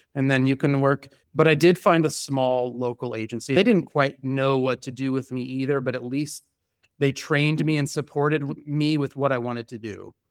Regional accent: United States; moved away as an adult; I mean, I'm an American.

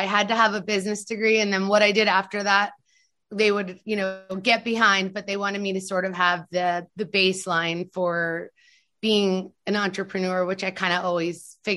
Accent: New York, United States; now in Miami, United States; I'm originally from New York and currently living in Miami. I was an interior designer in New York City, as well as a rug designer there. Moved to Miami for my husband, who was living here at the time.

